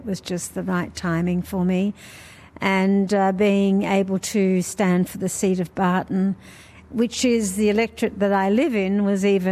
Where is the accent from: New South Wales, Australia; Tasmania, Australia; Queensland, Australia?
New South Wales, Australia; I come from a very small village. I grew up in a little tiny community of about 200 people. I lived in the country, then I moved to the city when I was about 15, 16 years old. And my first job was a school teacher in Western Sydney.